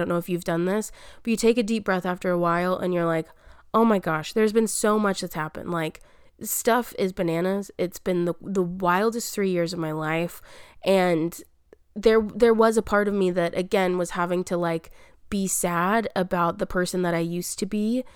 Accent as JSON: {"language": "English", "town": "Albany", "region": "Texas", "country": "United States", "tie": "born or raised there", "said": "I only moved about 40 minutes away from them. They're in my hometown of Albany, Texas."}